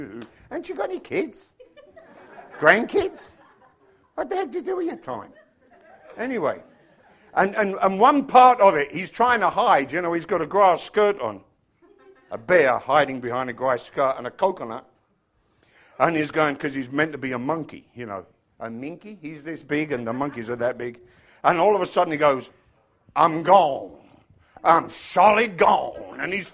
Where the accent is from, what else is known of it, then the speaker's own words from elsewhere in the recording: England, United Kingdom; I grew up in England.